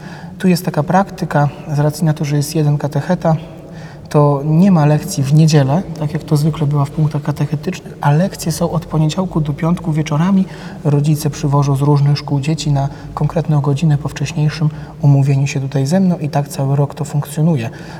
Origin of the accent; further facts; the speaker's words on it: Podlaskie Voivodeship, Poland; u nas na Podlasiu to też było normalne, że zawsze kobieta, nawet małe dziewczynki, też miały przykrywane swoje głowy chustkami.